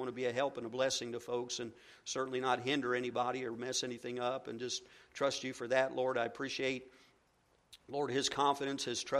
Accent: Haines City, Florida, United States; We're from Central Florida in Haines City, Landmark Baptist Church.

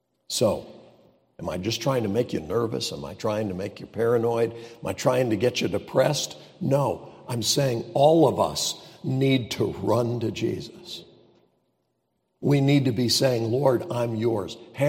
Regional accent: United States; I thank God for the privilege of being an American.

